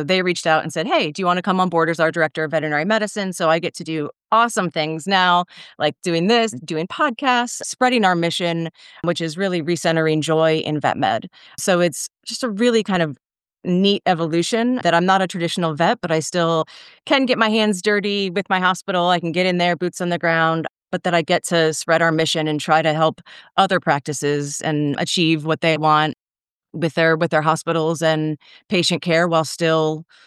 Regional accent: Philadelphia, Pennsylvania, United States; moved away as an adult; now in Phoenix, United States; My hospital is outside of Philadelphia. So that's my hometown. That's where I went to school

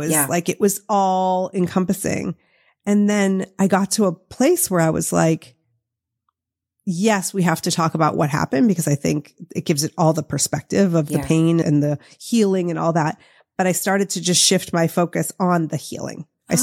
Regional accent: East Coast, United States; but growing up on the East Coast and like that's where most of the deaths that I've experienced have happened.

